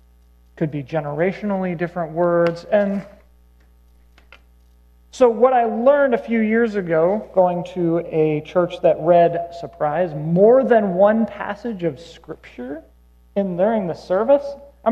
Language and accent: English; Pennsylvania, United States; I'm not from the Midwest originally. I'm from southwestern Pennsylvania, but I mostly fit in.